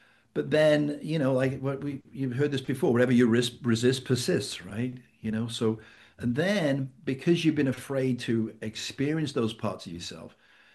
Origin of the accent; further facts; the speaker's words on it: England, United Kingdom; now in Sarasota, United States; So I'm from the UK. I'm from England, but I live in Sarasota, Florida.